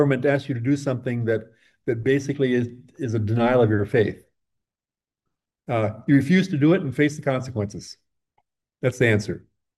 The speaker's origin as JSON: {"language": "English", "country": "United States", "said": "I'm an American. I don't like to hear that."}